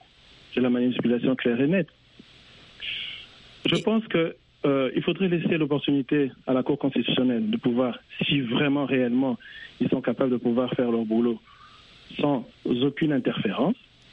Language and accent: French; DR Congo; Je suis congolais, je vis à l'étranger.